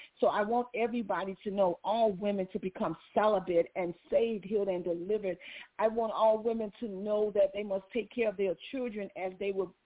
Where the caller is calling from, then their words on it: Chicago, Illinois, United States; I'm calling from Chicago, Bronzeville Community